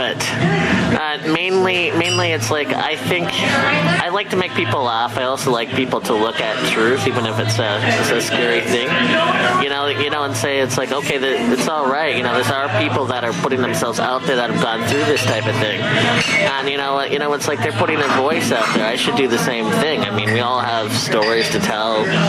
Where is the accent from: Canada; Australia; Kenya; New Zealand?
Canada; Vancouver, British Columbia; also born or lived in United States; I've mostly lived around Vancouver after moving here when I was a kid. I mean, I'm originally from the States, but mostly I've been Vancouver, like, all around my life